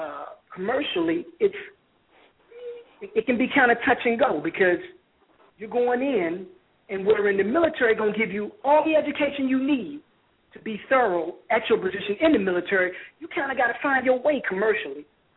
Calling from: Virginia, United States; and I'm calling from Virginia.

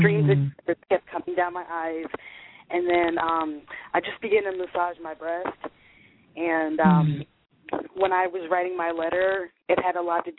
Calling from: West Palm Beach, Florida, United States; Hi, Miss Blue. … I'm calling in from West Palm Beach.

